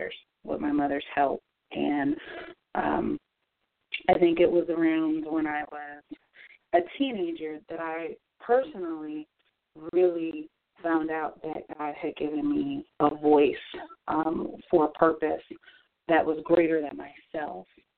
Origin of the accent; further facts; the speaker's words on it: Springfield, Massachusetts, United States; also born or lived in Boston; I am from Springfield, Massachusetts, originally born in Boston, and I come from a very musically inclined family.